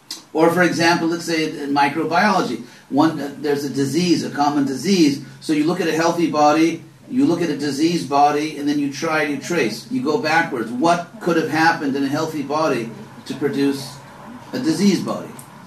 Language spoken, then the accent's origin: English; California, United States; I'm from California, so if you want to understand the history of Mexico, you cannot simply study the history of Mexico.